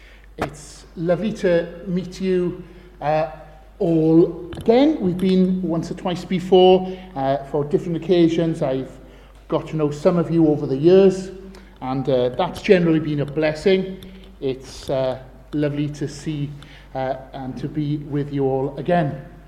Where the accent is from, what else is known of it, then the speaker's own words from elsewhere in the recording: Swansea, Wales, United Kingdom; now in Crickhowell, United Kingdom; both my wife and I grew up in Swansea, that's home.